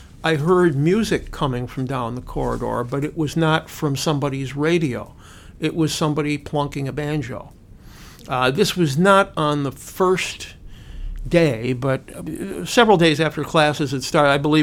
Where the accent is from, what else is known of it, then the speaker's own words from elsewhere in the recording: Kenosha, Wisconsin, United States; When I was growing up in Kenosha, Wisconsin, I don't think I ever heard a person play a guitar, a banjo, or any other folk instrument.